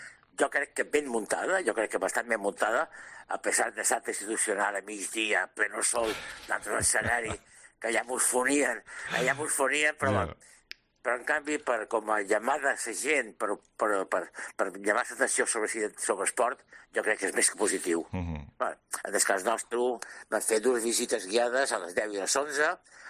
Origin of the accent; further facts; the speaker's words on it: Catalonia, Spain; Que punyeta, sóc de Cerdanya.